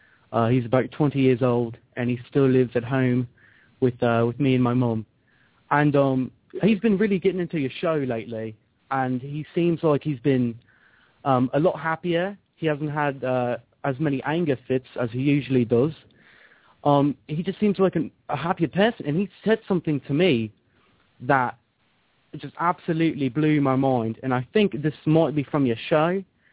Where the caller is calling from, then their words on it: London, United Kingdom; I'm calling from the outskirts of London in the UK.